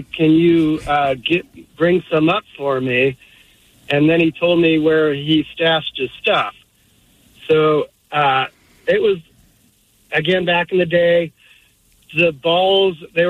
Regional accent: Ballard, Washington, United States; but I grew up in Ballard back in the day, and it was crazy.

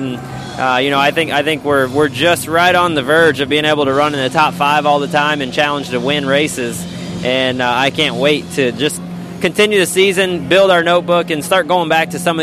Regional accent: Tampa, Florida, United States; That's right at home in growing up in Tampa, Florida.

